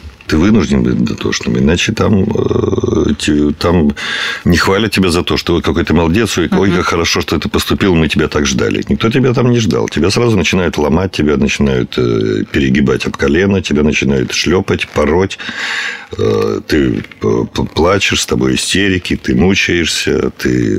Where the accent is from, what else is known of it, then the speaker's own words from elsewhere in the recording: Tiraspol, Transnistria, Moldova; moved away as an adult; Я приехал из Молдавии, из города Тирасполя, о котором не все слышали в своей жизни.